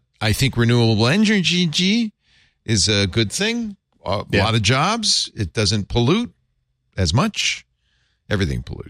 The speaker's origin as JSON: {"language": "English", "region": "West Virginia", "country": "United States", "accent": "West Virginia", "said": "That's my West Virginia accent."}